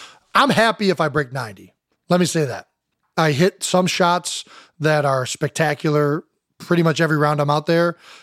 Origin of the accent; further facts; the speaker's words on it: Cleveland Heights, Ohio, United States; So we're from Cleveland Heights.